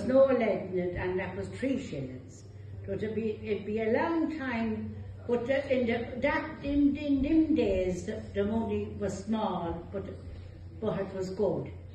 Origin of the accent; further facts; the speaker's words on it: Longford, County Longford, Ireland; born there; I was born in Longford. In Longford Hospital, but Longford was County Longford.